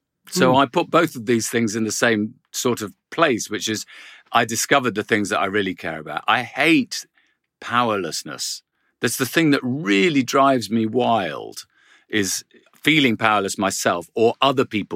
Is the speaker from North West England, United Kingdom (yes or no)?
no; Cardiff, Wales, United Kingdom; born there; Well, I was born in Cardiff.